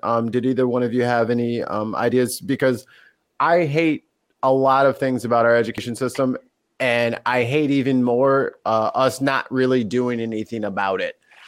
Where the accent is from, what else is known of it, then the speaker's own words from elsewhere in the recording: St. Louis, Missouri, United States; also born or lived in Chicago; I grew up in St. Louis, but I've been bouncing back and forth between here and Chicago like my entire life.